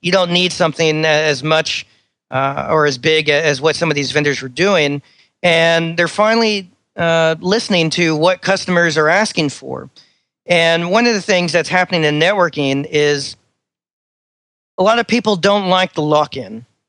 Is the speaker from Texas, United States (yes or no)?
yes; Texas, United States; So some about myself. Well, born and raised in Texas.